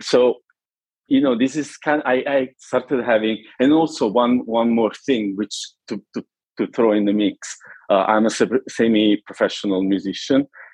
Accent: Naples, Campania, Italy; Basically, I'm Italian. I was born and bred in Naples, in southern Italy

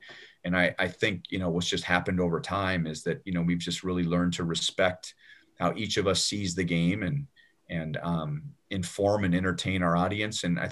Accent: Los Angeles, California, United States; I grew up in Los Angeles in the heyday of the Lakers

